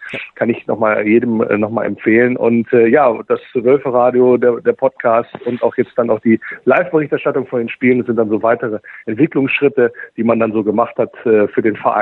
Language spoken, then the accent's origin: German; Wolfsburg, Lower Saxony, Germany; born there; Also ich bin gebürtiger Wolfsburger